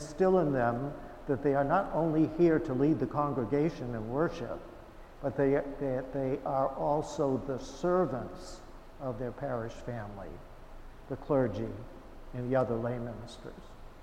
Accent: Fitchburg, Massachusetts, United States; Once she even brought me to Christ Church Episcopal in Fitchburg, my hometown, my first visit to an Episcopal church.

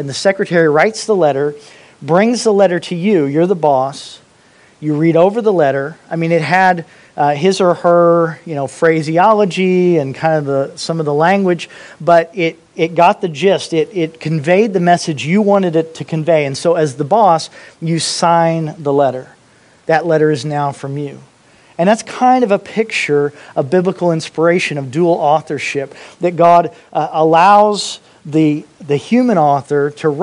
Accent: Indiana, United States; I grew up in Indiana, and we go to a place called Kings Island.

